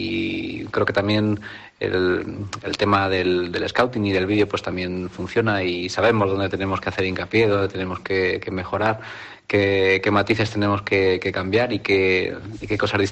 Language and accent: Spanish; Petrer, Valencian Community, Spain; vengo de Petrer, del mismo pueblo